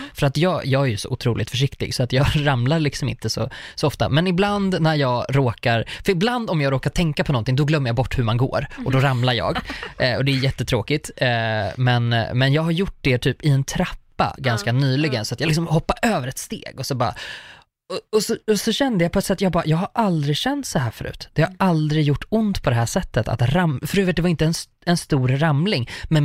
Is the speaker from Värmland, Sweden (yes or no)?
no; Uppsala, Uppsala County, Sweden; Jag är från Uppsala och jag sjöng i Uppsala domkyrkas gosskör.